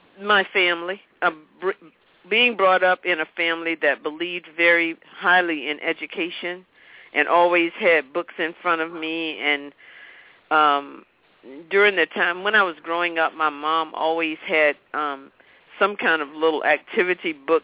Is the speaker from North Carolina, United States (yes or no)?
yes; Raleigh, North Carolina, United States; I was brought up in Raleigh, North Carolina, which is the capital of North Carolina